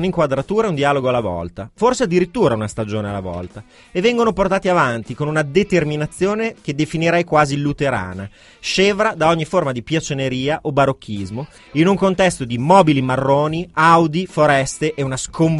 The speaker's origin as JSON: {"language": "Italian", "town": "Bologna", "region": "Emilia-Romagna", "country": "Italy", "said": "tremendo da dire da bolognese questa cosa"}